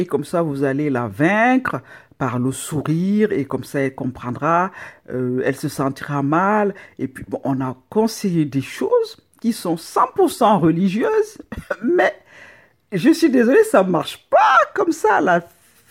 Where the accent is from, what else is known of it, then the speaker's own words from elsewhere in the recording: Cameroon; now in France; moi je suis camerounais